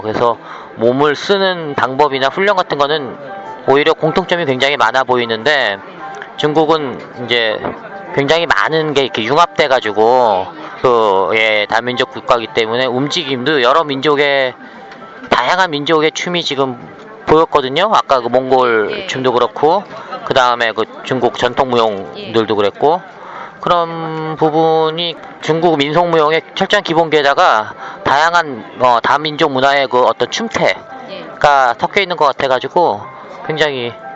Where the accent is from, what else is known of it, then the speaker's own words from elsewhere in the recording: South Korea; 저는 한국인이지만 결국 동양 사람들한테는 공감할 수 있는 정서가 있잖아요.